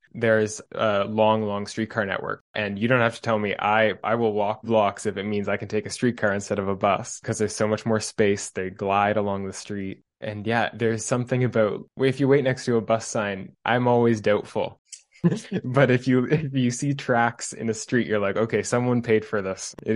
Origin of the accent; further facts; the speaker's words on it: Halifax, Nova Scotia, Canada; My hometown is Halifax, Nova Scotia, a complete other side of the country from Vancouver.